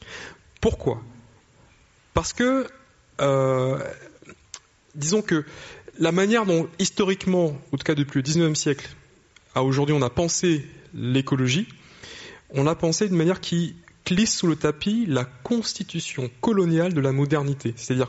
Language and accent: French; Martinique; moved away as an adult; je suis martiniquais. J'ai grandi, j'ai vécu en Martinique mes 18 premières années de vie. J'y vais chaque année, ma famille y vit encore.